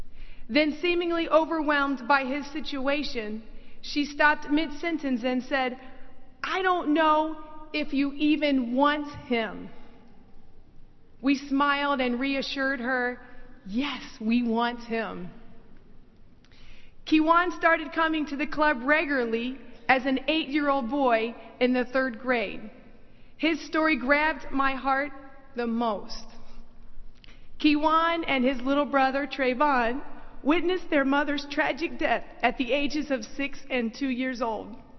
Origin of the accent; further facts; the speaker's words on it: Covington, Kentucky, United States; I'm originally from Covington, Kentucky.